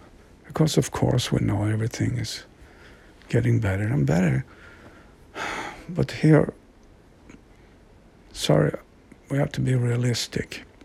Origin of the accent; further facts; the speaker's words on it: Stockholm, Stockholm County, Sweden; Stockholm was my hometown. I grew up here.